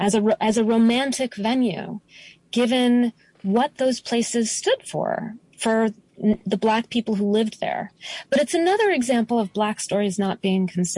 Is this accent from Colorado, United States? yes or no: yes; Denver, Colorado, United States; born there; I was born in Denver, Colorado. My parents were divorced when I was 9 months old. My mom raised me as a single mom, and she kind of couldn't sit still.